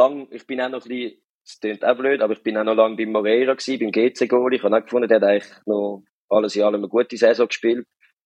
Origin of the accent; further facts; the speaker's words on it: Zurich, Switzerland; bin 23, ich komme aus Zürich